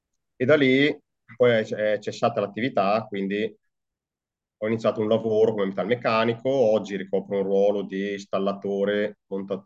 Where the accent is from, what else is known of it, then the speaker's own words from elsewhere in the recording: Caravaggio, Lombardy, Italy; sono entrato a far parte di un gruppo qua del mio paese a Caravaggio